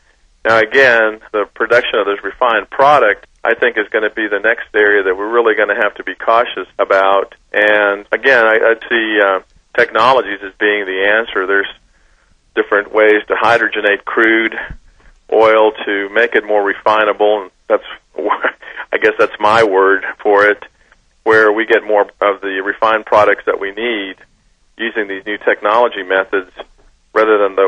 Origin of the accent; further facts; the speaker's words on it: United States; Being an American, we're very innovative people, very creative, and we're going to work our way through this.